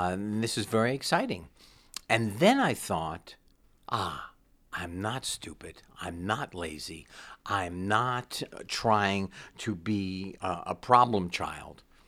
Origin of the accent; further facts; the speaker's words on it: New York City, New York, United States; Zipser was a woman who lived on the fourth floor of my apartment building growing up in New York City.